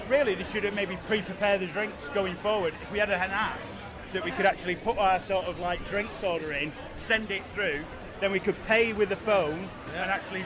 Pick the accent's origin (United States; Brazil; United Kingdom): United Kingdom; Glastonbury, South West England; We're actually from Glastonbury, home Somerset, home of cider, yes.